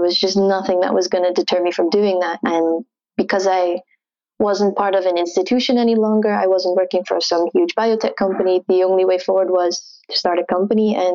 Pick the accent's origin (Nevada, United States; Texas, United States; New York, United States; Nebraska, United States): Nebraska, United States; Omaha; now in Netherlands; Yeah, that's true. I'm American. I'm from Omaha, Nebraska.